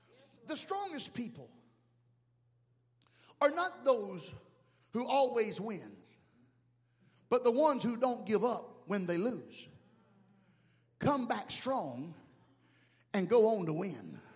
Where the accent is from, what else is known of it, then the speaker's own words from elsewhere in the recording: Alabama, United States; And yes, my family tree did have branches, even though I am from Alabama.